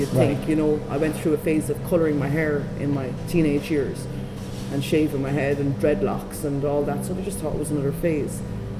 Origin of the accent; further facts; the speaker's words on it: Ireland; And being Irish, I understand how the IRA, and you know, the IRA being seen as a terrorist organization worldwide